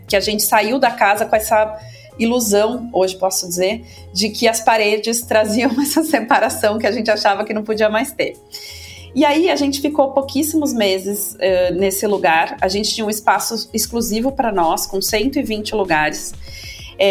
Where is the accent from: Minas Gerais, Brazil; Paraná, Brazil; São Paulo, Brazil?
São Paulo, Brazil; born there; eu nasci em São Paulo, eu atualmente moro entre São Paulo e Rio de Janeiro